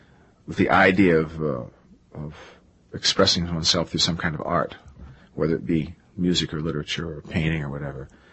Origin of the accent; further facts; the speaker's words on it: Tacoma, Washington, United States; moved away as an adult; Right. I grew up in Tacoma, Washington. Went to all through school there and all through my first experience with the university.